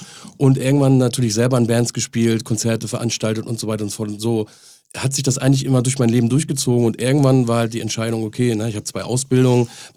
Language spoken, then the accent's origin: German; Henstedt-Ulzburg, Schleswig-Holstein, Germany; ich bin auf dem Dorf groß geworden, ein Gruß auch noch raus an meine Geburtsstadt, Heinstede-Ulzburg